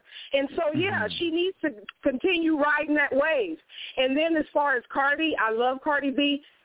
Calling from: Austin, Minnesota, United States; I'm in Minnesota. I'm calling from Austin, Minnesota.

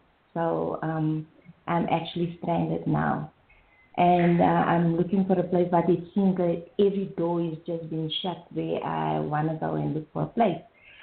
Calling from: South Africa; from South Africa.

